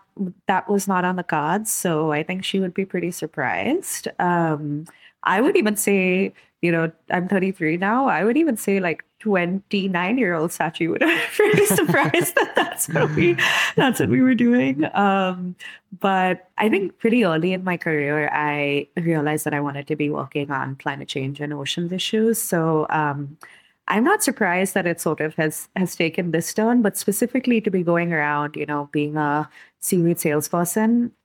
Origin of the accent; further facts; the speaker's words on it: India; moved away as an adult; So I'm originally from India. When I went to the States for undergrad, I studied biology